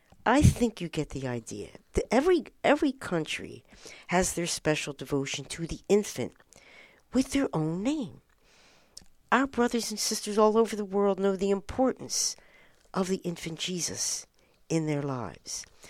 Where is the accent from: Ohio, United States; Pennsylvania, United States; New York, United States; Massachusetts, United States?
Pennsylvania, United States; Philadelphia; Now, I'm from Philadelphia